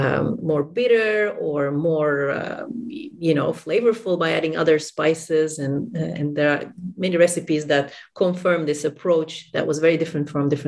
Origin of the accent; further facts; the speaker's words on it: Istanbul, Turkey; English is a second language; because I'm from Istanbul, Turkey, so I've even extended his collection just a slightly bit.